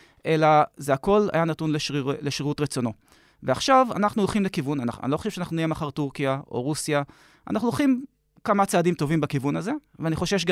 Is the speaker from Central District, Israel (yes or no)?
no; Jerusalem, Jerusalem District, Israel; אז אנחנו ירושלמים כבר 100 שנה פלוס.